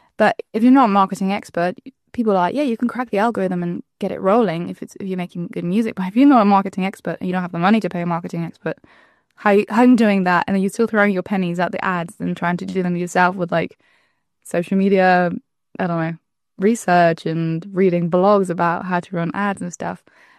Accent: Spain; near my hometown in Spain.

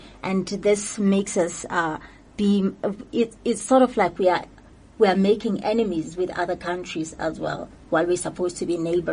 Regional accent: South Africa; me as a person, as South African

